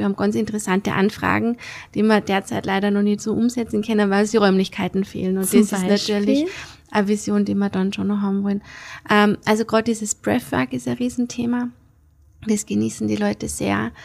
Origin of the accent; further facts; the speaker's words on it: Austria; Ich glaube, dass auch der Sommer bei uns in Österreich groß wird, weil es eben noch nicht so heiß ist wie in anderen Ländern.